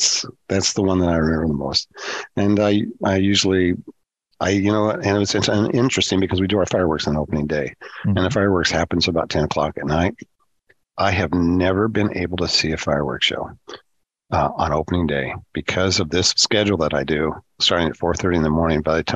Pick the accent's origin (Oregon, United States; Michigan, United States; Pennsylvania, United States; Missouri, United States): Oregon, United States; Newport; You know, I grew up in Newport, and I miss the beach.